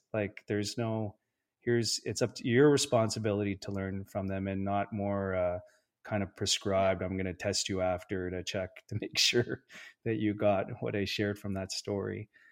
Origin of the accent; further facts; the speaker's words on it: Kapuskasing, Ontario, Canada; I grew up on Treaty 9 in Kapuskasing, Ontario, and not even knowing that I was on Treaty 9.